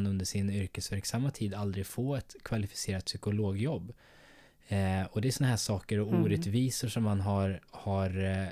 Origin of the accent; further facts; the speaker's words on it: Sweden; Jag uppfattar mig själv som svensk, men hur uppfattar andra mig?